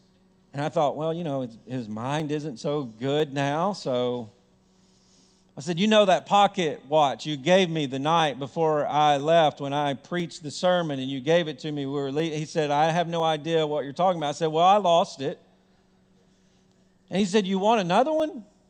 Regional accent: Lewisburg, Tennessee, United States; last night I'd ever spend in my hometown, Lewisburg, Tennessee, as a resident.

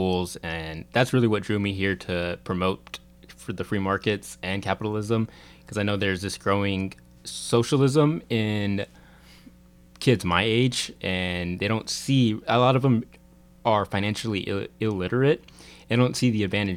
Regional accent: Fort Worth, Texas, United States; I'm coming from Fort Worth, Texas.

